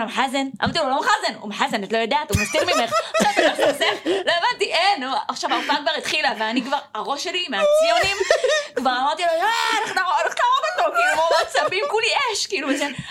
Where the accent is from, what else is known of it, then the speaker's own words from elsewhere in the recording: Tiberias, Northern District, Israel; born there; אני נולדתי בטבריה.